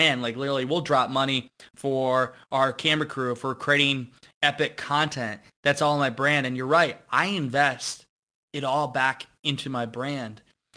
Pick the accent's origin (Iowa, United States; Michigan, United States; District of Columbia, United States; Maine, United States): Iowa, United States; And I'm pretty content, especially like growing up in Iowa. I'm simple.